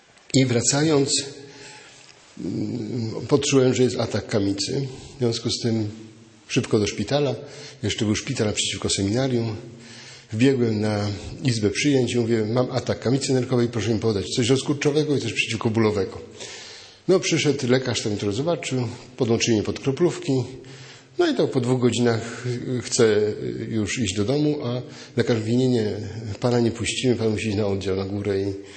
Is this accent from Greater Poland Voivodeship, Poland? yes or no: yes; Greater Poland Voivodeship, Poland; Ja jestem prostym chłopakiem z Wielkopolski